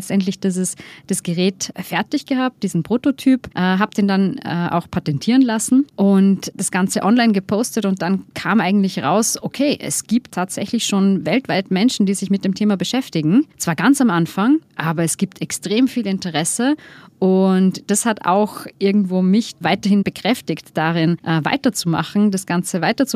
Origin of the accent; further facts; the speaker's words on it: Austria; Ich bin auf einem Bauernhof groß geworden im Südosten von Österreich